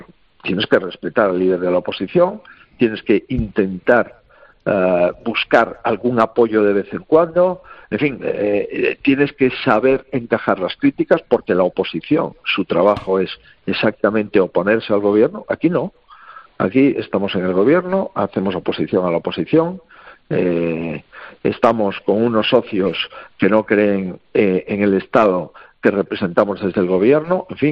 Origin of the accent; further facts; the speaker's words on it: Spain; me preocupa como español